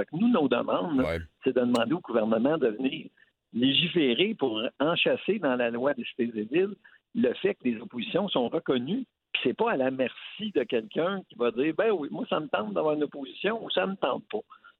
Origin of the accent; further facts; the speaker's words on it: Laval, Quebec, Canada; Oui, je viens de Laval, effectivement.